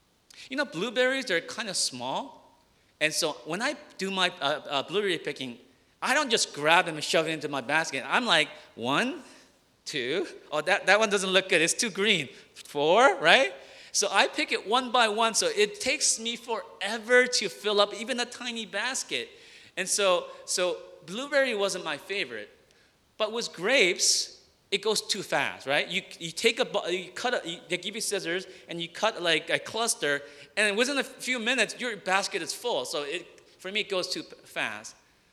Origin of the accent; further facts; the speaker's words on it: New Jersey, United States; But growing up in New Jersey, there was some of that around.